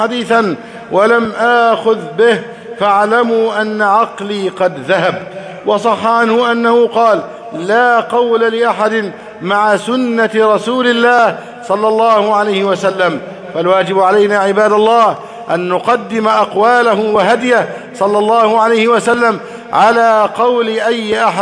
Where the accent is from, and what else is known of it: Egypt